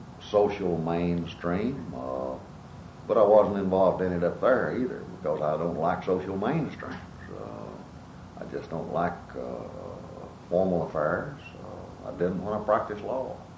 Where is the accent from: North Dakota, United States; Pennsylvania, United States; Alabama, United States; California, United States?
Alabama, United States; Birmingham; now in Montgomery, United States; When I came to Montgomery, I came from a place from Birmingham. I hadn't lived here.